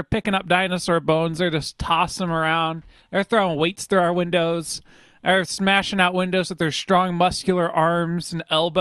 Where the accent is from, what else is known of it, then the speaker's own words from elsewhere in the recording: Thermopolis, Wyoming, United States; I'm from Wyoming, born and raised. Thermopolis.